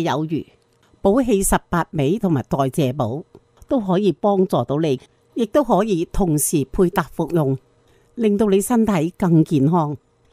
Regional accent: Hong Kong; 作为香港人，点鬼知道中共咁鬼邪恶啫？

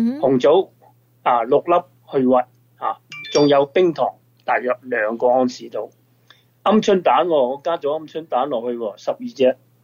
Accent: China; 糖水啊，我哋中国人亦都系好中意嘅吓，饭后甜品啊嘛

